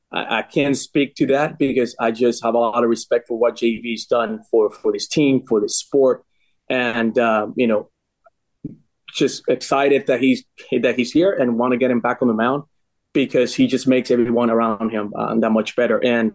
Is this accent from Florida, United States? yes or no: yes; Miami, Florida, United States; At the time, I came from Miami. I wasn't exposed to a lot of that in Miami.